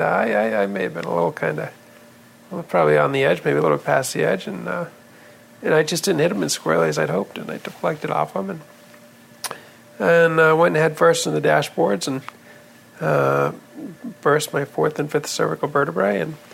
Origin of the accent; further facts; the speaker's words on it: Maine, United States; I grew up in Maine.